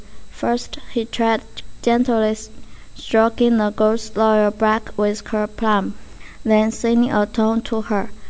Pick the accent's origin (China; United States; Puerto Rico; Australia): China; Rugao, Jiangsu; accent: Rugaohua; English is a second language; I come from Rugao. It is a small city. And it's very beautiful. It has a long history with about 1,600 years. Some people say my dialect, Rugaohua, is very difficult to understand, but I still like it very much.